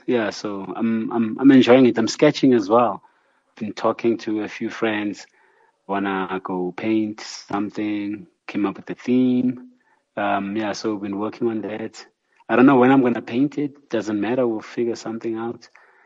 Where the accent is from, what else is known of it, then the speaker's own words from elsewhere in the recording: South Africa; the only connection is that I was South African and as a South African artist.